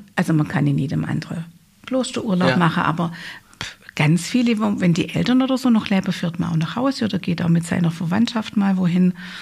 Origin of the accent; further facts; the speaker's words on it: Heilbronn, Baden-Württemberg, Germany; born there; Ja, ich bin in Heilbronn geboren.